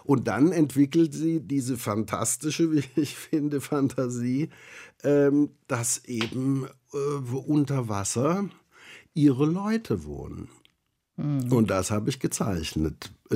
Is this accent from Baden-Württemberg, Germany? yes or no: no; Cologne, North Rhine-Westphalia, Germany; ich komme aus Köln-Nippes, da gibt es einen Markt